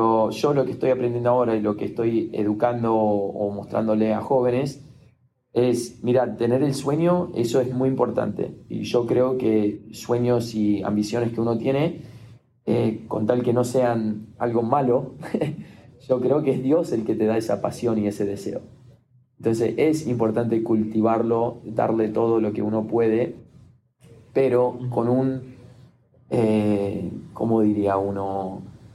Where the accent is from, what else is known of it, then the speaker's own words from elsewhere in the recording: Argentina; en mi infancia, obviamente, criándome en Argentina, me enamoré con la pelota de fútbol